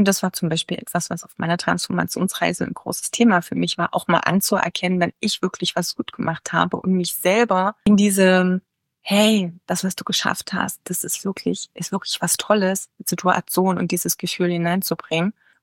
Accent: Germany; moved away; Ich bin auch aus Deutschland weggegangen, also von daher nicht alles, was so in Deutschland, was man da so macht, interessiert mich in allen Bereichen.

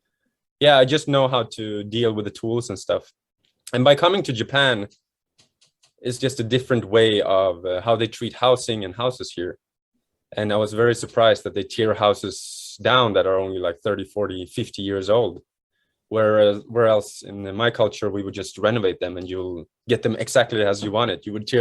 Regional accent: Sweden; I'm born and raised in Sweden. I have two younger sisters

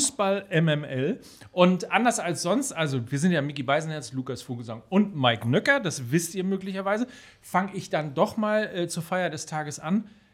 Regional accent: Gütersloh, North Rhine-Westphalia, Germany; moved away; also born or lived in Kiel; Also ich bin ja in Gütersloh in Ostwestfalen groß geworden, aber ich bin 1989 im Dezember oder ein bisschen früher sogar nach

